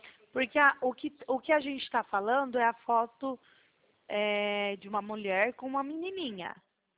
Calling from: Presidente Prudente, São Paulo, Brazil; Eu sou aqui de Presidente Prudente

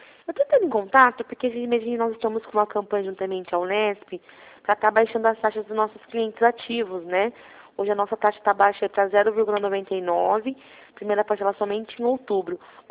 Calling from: Campinas, São Paulo, Brazil; De Campinas, eu estou falando aqui de Campinas

